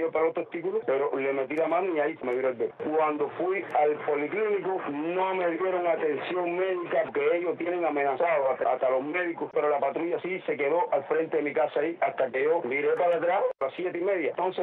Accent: Cuba; tengo derecho como ciudadano cubano

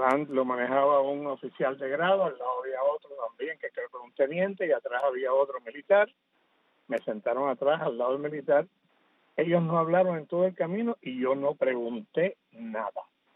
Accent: Cuba; also born or lived in Mexico; now in United States; Yo al cabo de unos cuantos años salí de Cuba por primera vez. Y fui a México. Y desde México logré venir hasta aquí, pedí asilo político y soy asilado político desde hace muchos años.

